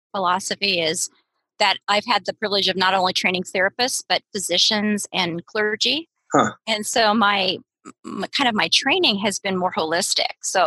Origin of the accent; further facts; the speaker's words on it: San Diego, California, United States; also born or lived in Seattle; So I'm in my hometown, San Diego, California. Just returned after being about 18 years in Seattle.